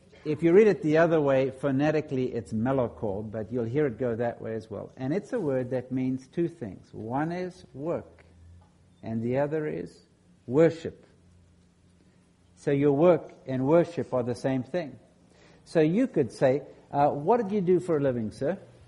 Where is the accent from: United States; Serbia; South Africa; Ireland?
South Africa; I grew up in South Africa, which was partly a government-controlled economy.